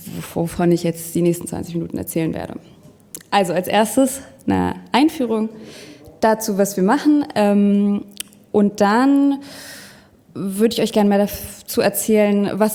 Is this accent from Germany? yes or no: no; France; German is a second language; wir kommen aus Frankreich, deswegen muss ich mal ab und zu ein bisschen übersetzen im Kopf.